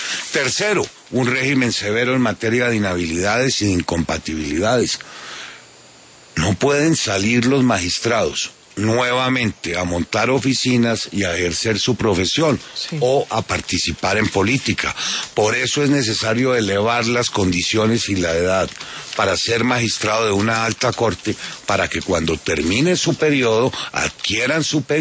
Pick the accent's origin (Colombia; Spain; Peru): Colombia; Bogotá; Yo pasaba mi niñez en Niza, en Kennedy, en la verdadera realidad nacional